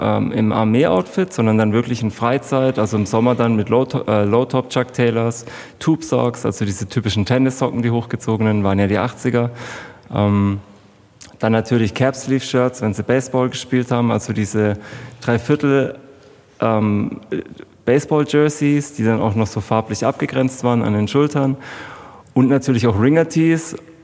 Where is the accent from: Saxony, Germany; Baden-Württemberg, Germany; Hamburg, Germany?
Baden-Württemberg, Germany; Heilbronn; Ja, einer deutschen Heilbronnerin. Geboren und aufgewachsen in Heilbronn, ganz genau. Am Füllpark in der Beutinger Straße, also wenn man die Katzensteige hochfährt, gleich rechts. Später sind wir dann in die Hegelmeierstraße gezogen. Das ist noch ein bisschen näher an den Weinbergen